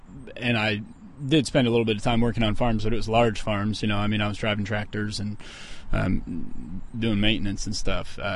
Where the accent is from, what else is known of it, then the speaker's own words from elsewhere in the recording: Michigan, United States; Her family's from Indianapolis, and I'm originally from Michigan, so we compromised.